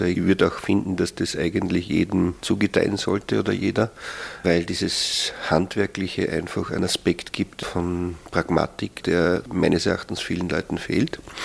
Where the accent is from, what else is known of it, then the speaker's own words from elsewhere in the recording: Salzburg, Austria; Ich bin zwar in Salzburg geboren und im Land Salzburg aufgewachsen, aber ich habe immer ein bisschen das Gefühl vermittelt bekommen, auch im Dorf, weil meine Eltern waren dort zugereist.